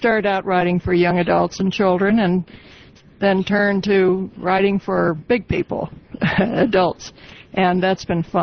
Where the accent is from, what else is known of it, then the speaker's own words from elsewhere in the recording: New York City, New York, United States; because I'm a fourth generation, even though I grew up in New York City.